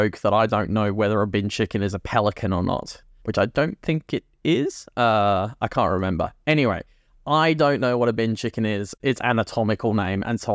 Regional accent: Scotland, United Kingdom; I'm originally from Scotland

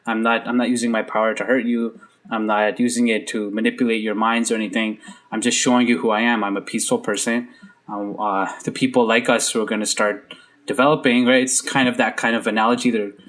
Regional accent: Canada; as someone as a visible minority growing up in Canada. I'm in Canada.

